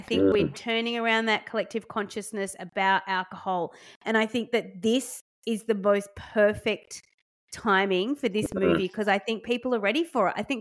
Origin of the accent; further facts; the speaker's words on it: England, United Kingdom; I grew up in England, and we had an actual chimney.